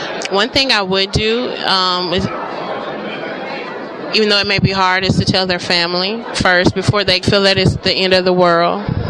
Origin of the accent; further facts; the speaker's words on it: Cleveland, Mississippi, United States; I am from Cleveland, Mississippi, and I'm an AmeriCorps Vista member.